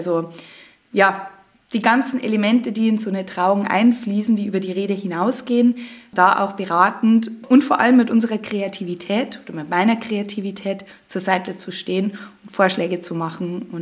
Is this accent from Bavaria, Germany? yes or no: yes; Piding, Bavaria, Germany; Pieding. Genau. Ich sage immer, ich komme auch aus Salzburg, weil das deutlich bekannt ist als Pieding.